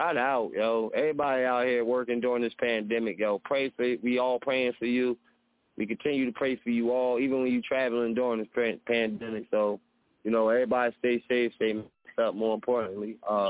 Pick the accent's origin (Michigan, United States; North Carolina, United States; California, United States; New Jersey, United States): New Jersey, United States; I'm from Jersey, a fellow metaphor artist myself.